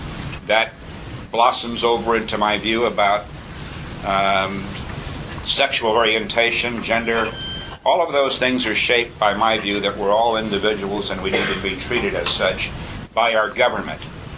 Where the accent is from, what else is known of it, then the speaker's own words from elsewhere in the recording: Leesville, Louisiana, United States; born there; I was born in the Deep South in 1939, Leesville, Louisiana.